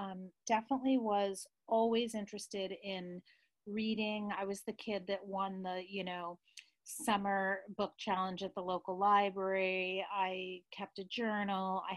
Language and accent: English; Westchester County, New York, United States; I was born in Stuyvesant Town in New York City, and grew up in Westchester County, right outside New York City.